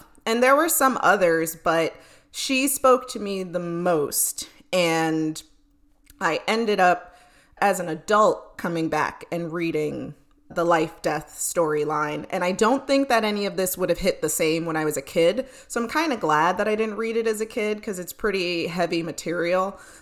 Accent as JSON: {"language": "English", "region": "New York", "country": "United States", "tie": "born or raised there", "said": "And growing up in New York, you couldn't really escape it."}